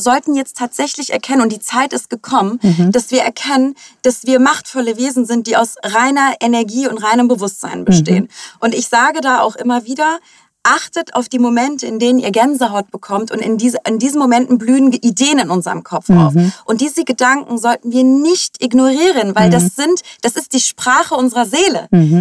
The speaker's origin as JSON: {"language": "German", "region": "Hamburg", "country": "Germany", "tie": "born or raised there", "said": "Ich bin in Hamburg geboren, bin die Tochter türkischen ehemaligen Gastarbeitern, die in den 70ern nach Deutschland ausgewandert sind."}